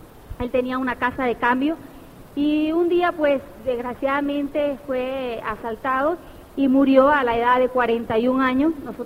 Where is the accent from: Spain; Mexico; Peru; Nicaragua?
Nicaragua; born there; Para comenzar con mi historia, bueno, yo nací en Nicaragua.